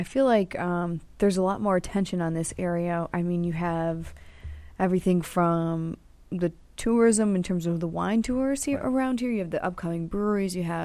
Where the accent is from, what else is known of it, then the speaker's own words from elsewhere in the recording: Rome, New York, United States; born there; I was born on the Air Force Base out there.